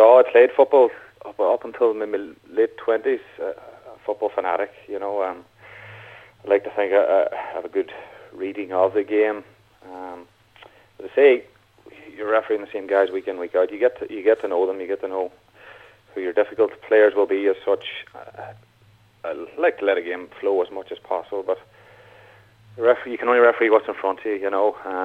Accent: Ulster, Ireland; accent: Donegal; I didn't speak Montenegro or Latvian, and they certainly didn't understand my Donegal accent.

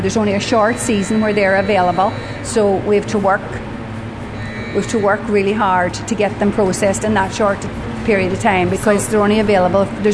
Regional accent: Ardara, County Donegal, Ireland; I'm from Ardragh and I've been with Filigan's for the last 14 years.

